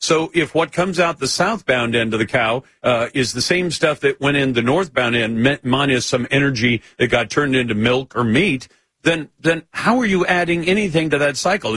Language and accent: English; Tillamook, Oregon, United States; I grew up in Tillamook. They had more cows there than people in Tillamook County, Oregon.